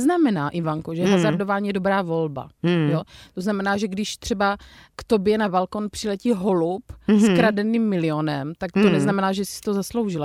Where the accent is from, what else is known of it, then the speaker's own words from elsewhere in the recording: Brno, South Moravian Region, Czechia; Jako Mišuňk, to se říká u nás v Brně